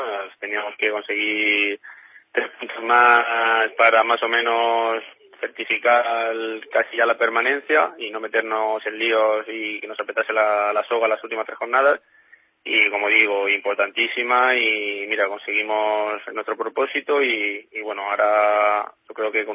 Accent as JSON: {"language": "Spanish", "region": "Galicia", "country": "Spain", "said": "somos de aquí de Galicia"}